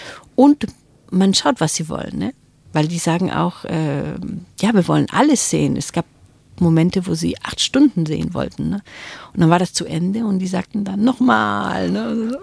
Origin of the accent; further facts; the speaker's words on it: Peru; ich bin ja in einer Dorfgemeinschaft aufgewachsen in Peru. Ich weiß, wie sich das anfühlt. Und als ich nach Peru wieder zurückkam, nach 18 Jahren, in 2002